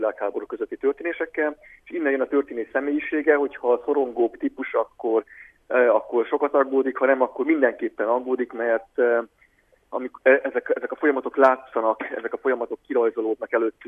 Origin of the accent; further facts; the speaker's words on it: Transylvania, Romania; mi erdélyi magyarok vagyunk